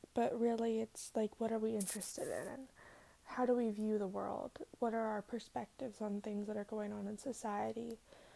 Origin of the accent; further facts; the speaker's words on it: Minnesota, United States; accent: Minnesotan; I live in Minnesota. I don't know if you can tell by my accent. I really hope it's not that strong. I'm super insecure about it because I just think that Minnesotan accents are so fucking annoying.